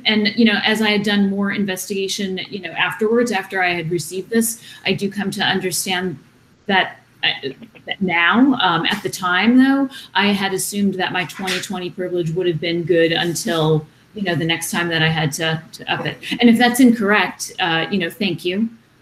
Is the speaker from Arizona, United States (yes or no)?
no; North Carolina, United States; In my home state of North Carolina